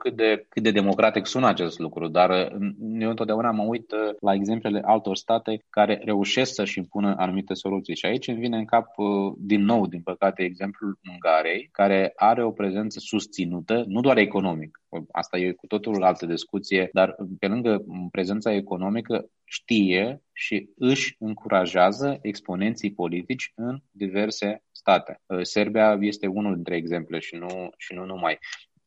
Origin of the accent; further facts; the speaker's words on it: Moldova; eu sunt din Republica Moldova